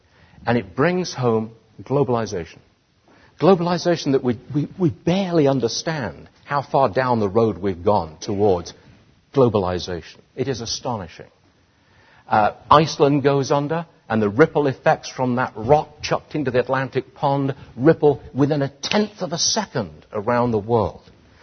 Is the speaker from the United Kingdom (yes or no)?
yes; England, United Kingdom; now in Hong Kong; I'm an Englishman, originally. Been here 35 years, but I'm still an Englishman.